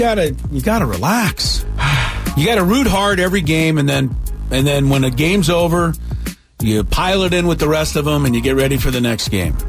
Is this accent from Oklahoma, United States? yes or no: no; Los Angeles, California, United States; I mean, here's one thing that I always loved about both Vin Scully and Chick Hearn growing up in Los Angeles.